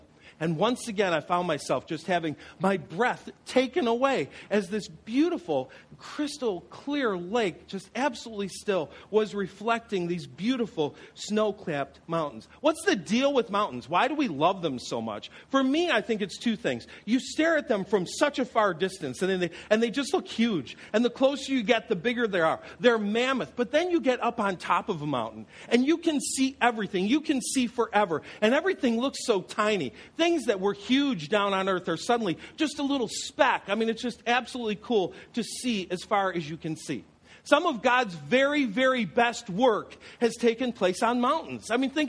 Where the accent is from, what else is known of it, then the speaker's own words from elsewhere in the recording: New York, United States; I grew up in Western New York. It wasn't a particularly mountainous place. It was hilly.